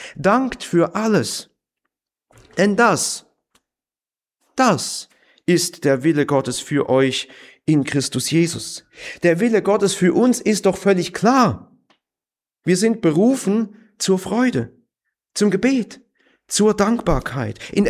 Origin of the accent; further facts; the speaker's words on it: Germany; Gut, wir sind auch Deutsche, kann man es auch nachvollziehen.